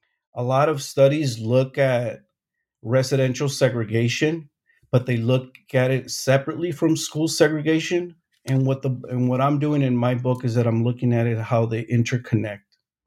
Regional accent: Oxnard, California, United States; I was raised in Oxnard since age 2, and I attended schools here. and I continue to live in Oxnard.

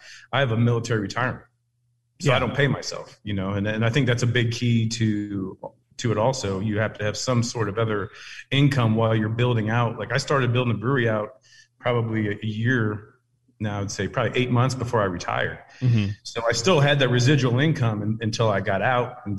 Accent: Ohio, United States; I'm from Ohio, and some of the cities, there's 150 right there in that one city

